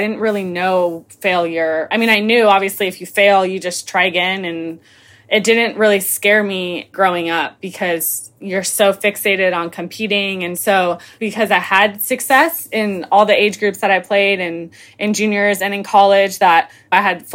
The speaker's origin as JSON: {"language": "English", "town": "Marco Island", "region": "Florida", "country": "United States", "said": "I'm from Marco Island, a very small town in Florida."}